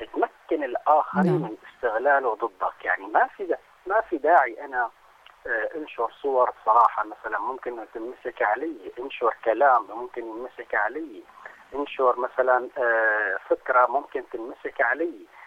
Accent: Syria; يعني نحن عندنا في سوريا موضوع الجريمة الإلكترونية

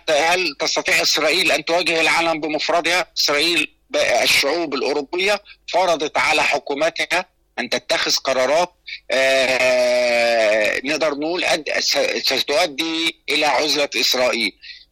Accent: Egypt; أنا بقولش ده دفاعا عن مصر عشان أنا قاعد في مصر وإن أنا

